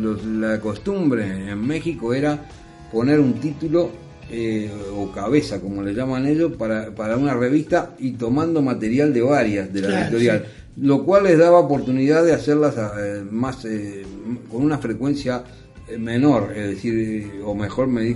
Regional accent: Uruguay; en el año 68, siendo el primer uruguayo que entró en esa revista

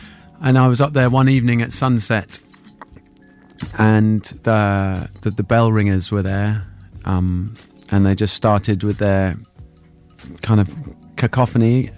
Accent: Norwich, East of England, United Kingdom; also born or lived in London; Yeah, I'm from Norwich originally. I lived in London for 13 years

